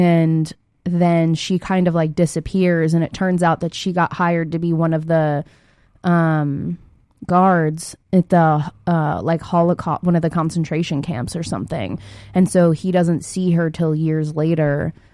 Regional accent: Pennsylvania, United States; The accent is from near my hometown.

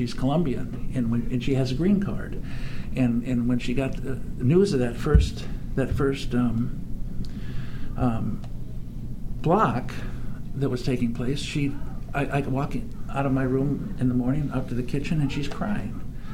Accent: Bloomington, Minnesota, United States; I'm originally from Bloomington, Minnesota, which is a suburb of Minneapolis.

